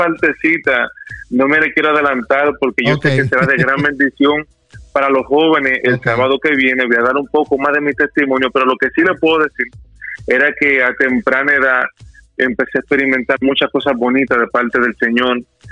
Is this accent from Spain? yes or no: no; Puerto Rico; also born or lived in Dominican Republic; yo nací en la Isla del Encanto, en Puerto Rico, de padres dominicanos. Me crié en los dos países. Duré un año aquí, 2 años allá, 3 años aquí, 3 años allá.